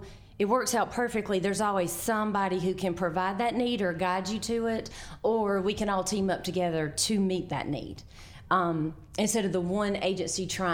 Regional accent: Georgia, United States; So the PK moved like 5 different schools and ended up, so I graduated from Early County High School, South Georgia

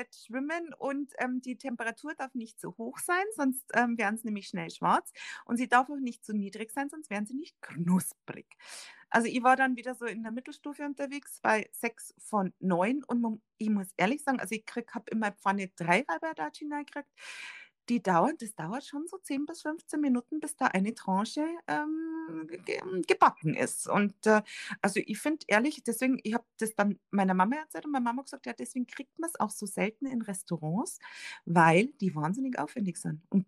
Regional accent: Rosenheim, Bavaria, Germany; now in Waging am See, Germany; Nein, ich bin keine Münchnerin. Also zur Not bin ich noch Rosenheimerin und jetzt bin ich Waggingerin.

